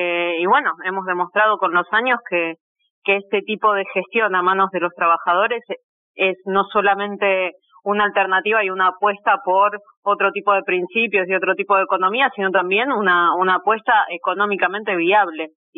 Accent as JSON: {"language": "Spanish", "country": "Argentina", "said": "tenemos casos de empresas recuperadas que tienen en mi país, en Argentina"}